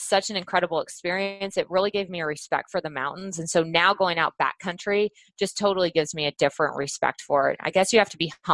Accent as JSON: {"language": "English", "region": "Texas", "country": "United States", "tie": "born or raised there", "said": "but I did a lot of my growing up in Texas. Texas is pretty flat, so there's none of the mountain experience that you can have."}